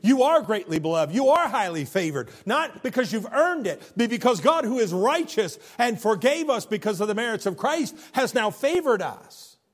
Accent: Illinois, United States; I'm from Central Illinois, and the Central Illinois was always the center of the map. We were the center of the world. And we as Americans have this faulty idea that we're the center of the world.

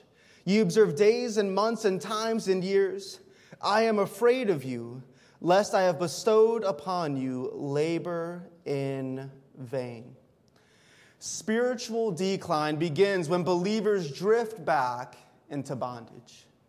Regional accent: Ohio, United States; I'm from Ohio, where you go on the lake a lot, but there's no waves on Lake Erie like there's waves coming from the Pacific, okay?

